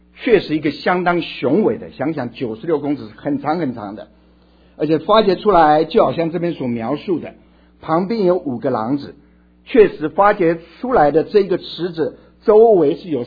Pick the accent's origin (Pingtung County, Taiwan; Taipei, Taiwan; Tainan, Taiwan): Taipei, Taiwan; Beitou; 我们家乡那个地方有一个很出名的叫做地狱谷，是在台湾北部一个小城叫做北投镇，最出名的就是温泉